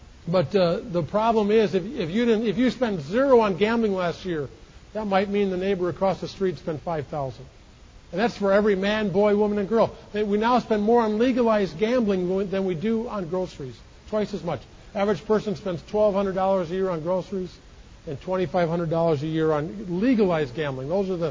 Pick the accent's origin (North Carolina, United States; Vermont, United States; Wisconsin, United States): Wisconsin, United States; Milwaukee; I grew up in Milwaukee, Wisconsin, and grew up in the city, not in the farm